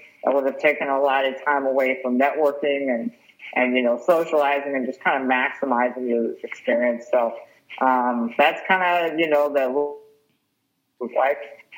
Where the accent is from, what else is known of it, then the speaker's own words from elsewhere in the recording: Houston, Texas, United States; So I grew up in Houston, Texas